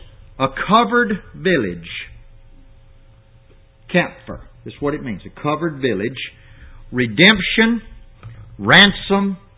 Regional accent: Louisiana, United States; I'm from South Louisiana, and when I think of cypress, I think of a water cypress

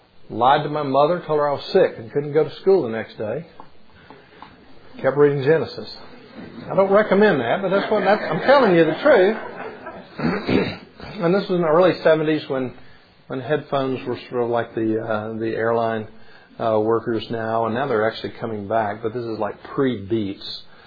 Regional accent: Memphis, Tennessee, United States; But growing up in Memphis, I'm sorry, we hate all things orange.

